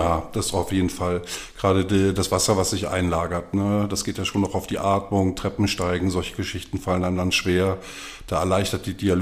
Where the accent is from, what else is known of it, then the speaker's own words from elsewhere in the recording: Cologne, North Rhine-Westphalia, Germany; born there; ich bin 54 Jahre alt, komme gebürtig aus Köln